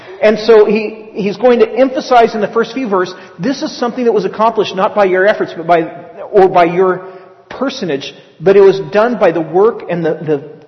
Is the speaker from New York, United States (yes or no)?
no; North Highlands, California, United States; And I grew up in the North Highlands area. A lot of hippies in North Highlands. Actually, there still are.